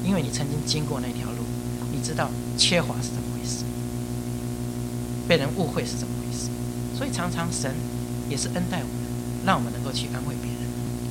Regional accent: China; 也帮助我们中国人对传道人要尊敬

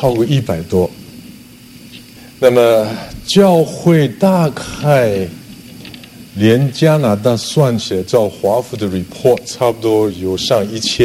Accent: China; 我们中国人是人治的，不是法治的，所以在公司或者在机构里面都讲人情。

